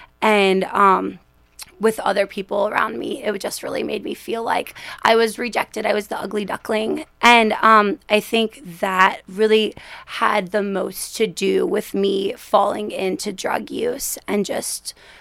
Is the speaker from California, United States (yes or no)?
no; Florida, United States; I'm originally from Florida, and I am 3.5 years clean.